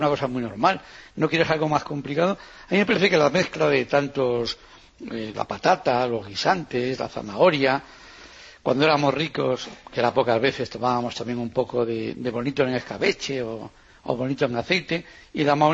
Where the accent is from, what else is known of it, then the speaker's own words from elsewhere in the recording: Gijón, Asturias, Spain; Sin duda, soy de Gijón, no puede ser más que la fabada.